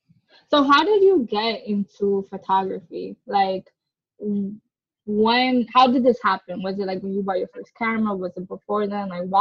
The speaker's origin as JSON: {"language": "English", "town": "Bronx", "region": "New York", "country": "United States", "said": "obviously we don't come from the same borough, because you're from Brooklyn, I'm from the Bronx, but we come from the hood"}